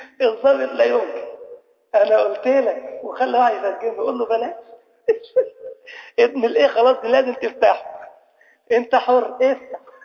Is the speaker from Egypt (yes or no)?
yes; Egypt; والمش عندنا في مصر ده أمر صعب أوي، يحرق القلب. في عندنا كده أكلة اسمها المش، يمكن اللي راح مصر يعرف.